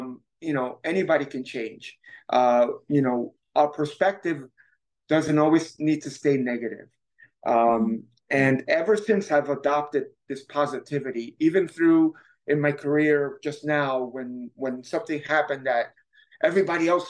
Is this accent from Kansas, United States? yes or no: no; Bronx, New York, United States; I was brought up in the Bronx in the 70s, right? So you may take the kid out of the city, but the city will always be in the kid.